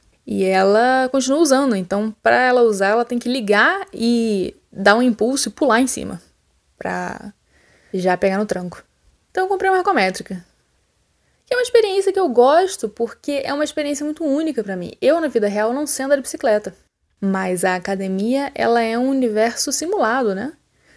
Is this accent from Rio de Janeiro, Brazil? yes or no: yes; Rio de Janeiro, Brazil; now in São Paulo, Brazil; Inclusive, eu sou carioca, mas eu sou expatriada, né? Eu moro em São Paulo faz, sei lá, quase uma década.